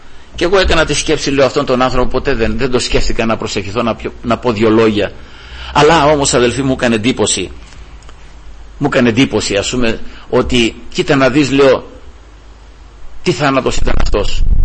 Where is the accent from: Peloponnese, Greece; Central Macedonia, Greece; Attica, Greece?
Peloponnese, Greece; Platanos; στο χωριό μου είχα πάει, εκεί που μεγάλωσα, στον Πλάτανο, στον Αυλό το λέμε, είναι Σταλτομηρά βέβαια, είναι αυτό, είναι κοινό της Σταλτομηρών, είναι στον Ταΐγετο προς τη Μεσσηνιακή Μάνη αυτή.